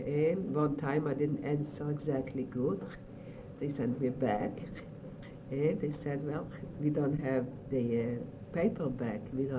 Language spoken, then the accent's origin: English; Romania; English is a second language; moved away as an adult; also born or lived in Russia; And I came from Romania.